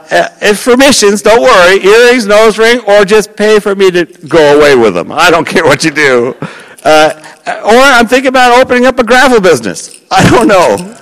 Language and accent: English; New York, United States; which I'm a New Yorker, I'm going to push.